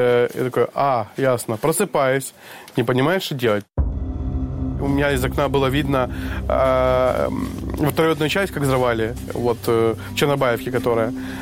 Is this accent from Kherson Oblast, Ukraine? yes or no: yes; Kherson, Kherson Oblast, Ukraine; я из Херсона, мне 28 лет. Я встретил войну в Херсоне, всю жизнь там прожил, пока не пришли эти ублюдки и не захватили мой город. А сейчас я в Киевской области